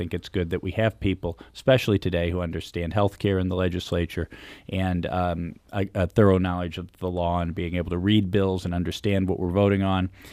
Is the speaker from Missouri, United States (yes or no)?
yes; Afton, Missouri, United States; Well, yeah, Jason, I'm a lifelong St. Louisan. I grew up in South St. Louis County in Afton.